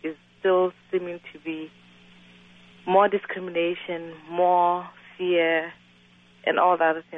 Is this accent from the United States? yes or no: no; Botswana; I'm actually from Botswana, so you know how close and involved we are together.